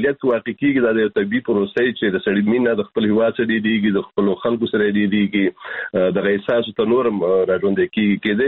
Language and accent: Pashto; Kunar, Afghanistan; now in Germany; د کونړ راغلی یم، د کونړ خلک ډېر دي